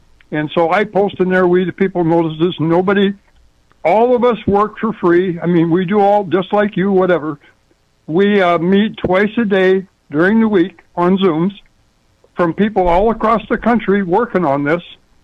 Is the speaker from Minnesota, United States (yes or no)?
yes; Redwood Falls, Minnesota, United States; I grew up in Minnesota, in Redwood Falls area